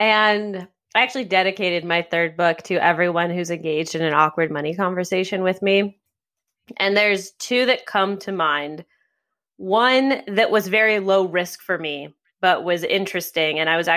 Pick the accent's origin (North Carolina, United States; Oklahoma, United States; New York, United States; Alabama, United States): New York, United States; New York City; none of which were in my hometown of New York City.